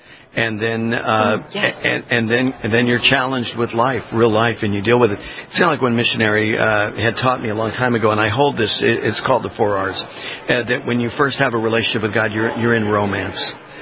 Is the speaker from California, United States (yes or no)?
yes; Los Angeles, California, United States; I don't want to hear them talk about L.A. anymore. I grew up in L.A.